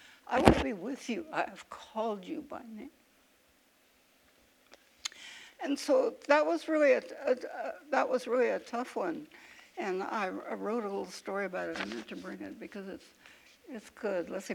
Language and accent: English; Oregon, United States; I was from Oregon, for heaven's sakes.